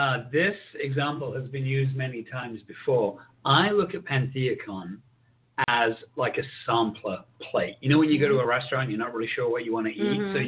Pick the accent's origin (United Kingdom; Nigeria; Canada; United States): United Kingdom; which is, you know, that's my heritage. Mm-hmm. I'm from England and Wales, from Britain